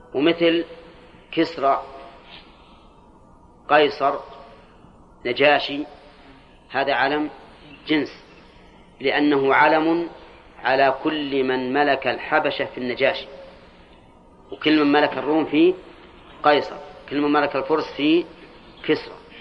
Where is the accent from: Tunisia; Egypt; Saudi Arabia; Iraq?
Saudi Arabia; Al-Qassim; أظن كنية عندنا في القصيم